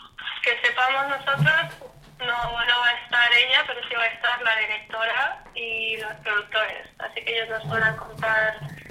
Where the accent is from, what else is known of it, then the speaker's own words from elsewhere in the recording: Spain; now in United States; Sí, yo vivo en el Valle del Hudson, efectivamente. Vine aquí hace 11 años con mi familia, vinimos de España y aquí sigo creciendo